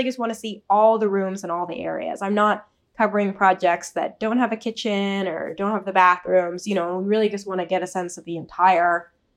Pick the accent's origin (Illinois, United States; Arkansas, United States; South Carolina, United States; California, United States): California, United States; Berkeley; And I think, I mean, growing up, I grew up in Berkeley, so Bay Area, Northern California.